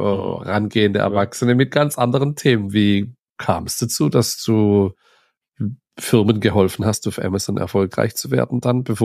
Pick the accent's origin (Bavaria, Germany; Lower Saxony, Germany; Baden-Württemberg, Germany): Baden-Württemberg, Germany; Neuenstadt; Bei uns in Neuenstadt, da komme ich ja her